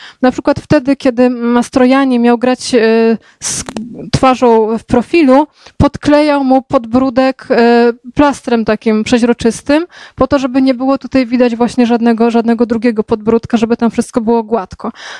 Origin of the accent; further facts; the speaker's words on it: Kraków, Lesser Poland, Poland; niebawem w Krakowie będziemy gościć, więc Państwa bardzo też przy okazji serdecznie zapraszam do mojego rodzinnego miasta.